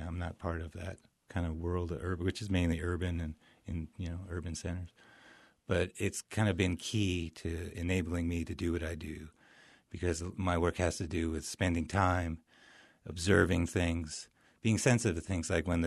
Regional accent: Visalia, California, United States; Well, I grew up in Visalia, town of Visalia.

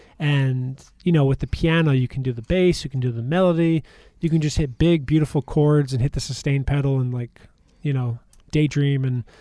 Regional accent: Ramsey, New Jersey, United States; now in Denver, United States; I was born and raised in Ramsey, New Jersey. I think I lived there for about 24 years, and then about a decade in Denver, Colorado.

